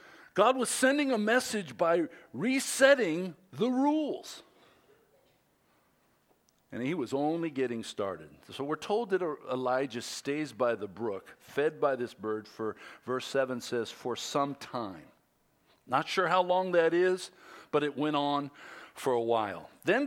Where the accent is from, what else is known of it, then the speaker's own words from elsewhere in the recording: California, United States; I grew up in the Bay Area and Bodega Bay